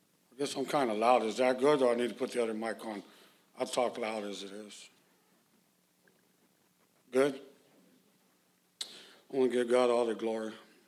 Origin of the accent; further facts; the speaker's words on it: Houston, Texas, United States; also born or lived in Los Angeles; I'm from Houston. Born and raised in Houston, and then grew up a lot in California as well, in L.A.